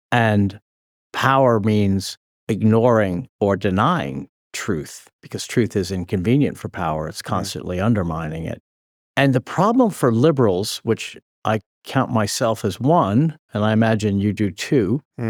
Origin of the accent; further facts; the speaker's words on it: California, United States; I didn't think the world I grew up in California, was going to disappear